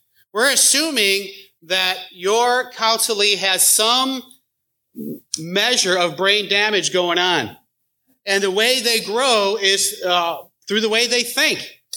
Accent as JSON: {"language": "English", "region": "New York", "country": "United States", "lives_now": "Paris, United States", "said": "We're a transplant from the Western New York area, and so we're loving that West Tennessee life."}